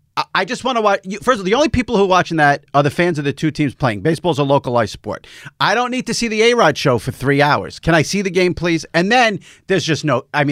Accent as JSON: {"language": "English", "region": "New York", "country": "United States", "said": "I'm a New Yorker, so I'm like, I like that segment a lot now."}